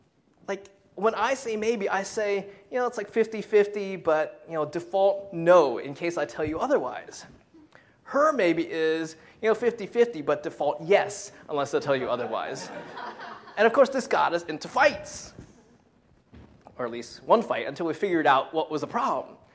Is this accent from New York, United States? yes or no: yes; New York, United States; now in New Jersey, United States; I moved out to Jersey. And of course, it really was a blow to my ego having to move out to Jersey, growing up in Long Island and making fun of Jersey for most of my life.